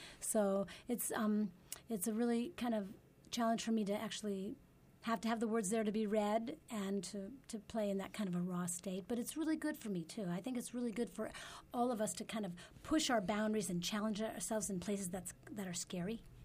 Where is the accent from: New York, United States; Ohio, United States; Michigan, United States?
New York, United States; Buffalo; And I grew up in Buffalo, New York when I was little, and my daddy was a beginning sign painter, and so we didn't have a whole lot.